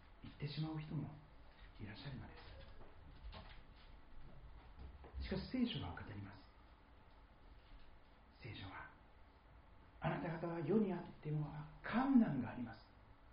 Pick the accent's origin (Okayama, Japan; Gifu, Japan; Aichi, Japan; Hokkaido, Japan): Aichi, Japan; 私は愛知県出身のものなんですけど